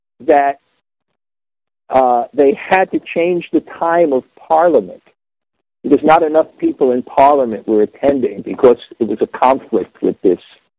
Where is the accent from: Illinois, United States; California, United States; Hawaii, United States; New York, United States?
New York, United States; Brooklyn; I remember when I was young, I come from Brooklyn. I used to go to Manhattan Beach.